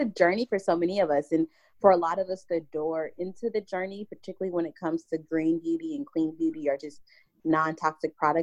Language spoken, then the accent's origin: English; Little Rock, Arkansas, United States; Like, I grew up in Little Rock, Arkansas.